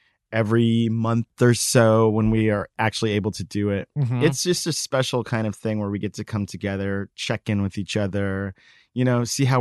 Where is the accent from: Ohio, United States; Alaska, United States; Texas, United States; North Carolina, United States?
Texas, United States; I'm from Texas.